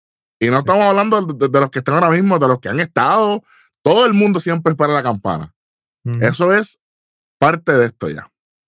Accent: Puerto Rico; todos nosotros somos puertorriqueños.

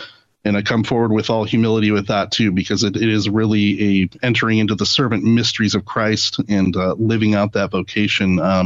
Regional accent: Grand Rapids, Michigan, United States; now in Oregon, United States; But no, I'm originally from Michigan, from Grand Rapids, Michigan, and my wife Angela is from Oregon

